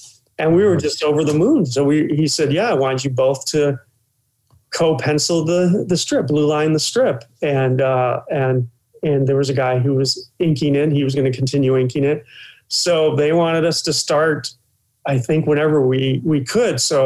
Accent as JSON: {"language": "English", "region": "Michigan", "country": "United States", "tie": "born or raised there", "said": "I grew up in Michigan, Detroit suburbs."}